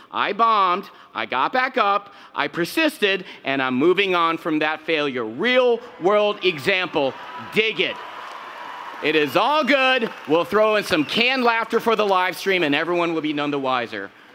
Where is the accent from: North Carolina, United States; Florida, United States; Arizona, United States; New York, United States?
North Carolina, United States; also born or lived in Detroit; now in New Orleans, United States; My life, I was born in Detroit. My life, but I grew up in North Carolina.